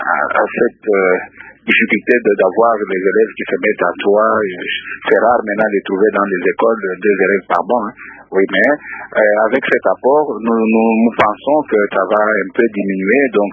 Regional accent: DR Congo; ce que nous avons fait en tant que Congolais

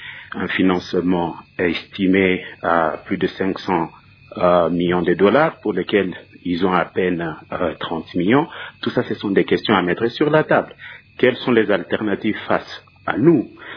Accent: DR Congo; nous en tant que Congolais

